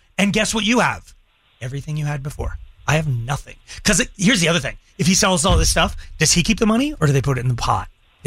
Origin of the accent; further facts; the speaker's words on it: Longmont, Colorado, United States; But I'm from Longmont, Colorado. If there's bagged milk, it would be there.